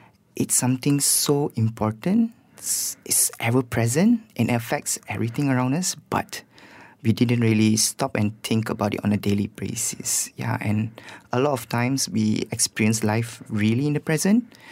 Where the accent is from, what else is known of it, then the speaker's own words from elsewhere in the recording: Malaysia; As a Malaysian artist